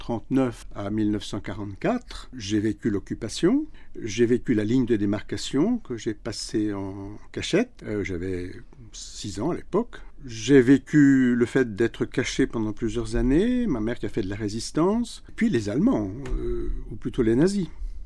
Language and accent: French; Florence, Tuscany, Italy; born there; je suis né à Florence, d'un père italien et d'une mère française, juifs tous les deux, croyants, et moi j'étais baptisé à 18 ans.